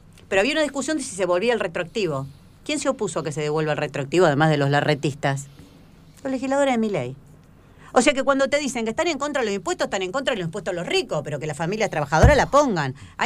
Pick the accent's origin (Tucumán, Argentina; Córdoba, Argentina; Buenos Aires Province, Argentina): Tucumán, Argentina; Yo vengo de Tucumán